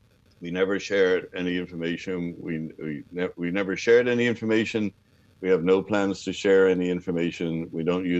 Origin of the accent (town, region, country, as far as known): Dublin, Leinster, Ireland; born or raised there